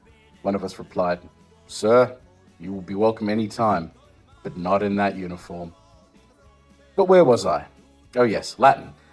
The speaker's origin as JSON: {"language": "English", "town": "Pavia", "region": "Lombardy", "country": "Italy", "tie": "born there", "second_language": "English", "said": "I was born in Pavia, just south of Milan, in 1926. My parents ran a public house on the canal."}